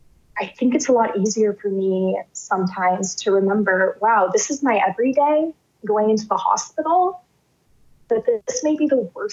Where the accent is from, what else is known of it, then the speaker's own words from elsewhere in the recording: Oregon, United States; moved away; I'm from Oregon. So this was my first time living, thousands of miles away from my family and everybody that I knew.